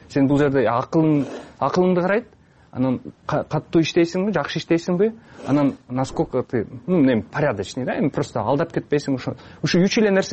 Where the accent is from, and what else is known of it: Osh, Osh Region, Kyrgyzstan; born or raised there; moved away